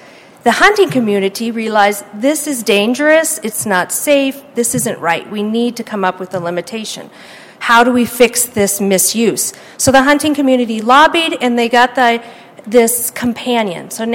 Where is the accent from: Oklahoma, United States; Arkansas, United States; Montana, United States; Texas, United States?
Montana, United States; I am a physician in Lewistown, Montana, born and raised in Montana, practiced my entire career here